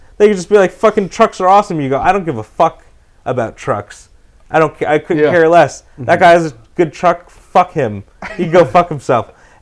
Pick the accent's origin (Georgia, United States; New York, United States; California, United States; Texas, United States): New York, United States; the Knicks, because I'm from New York. I grew up in the 90s, they're great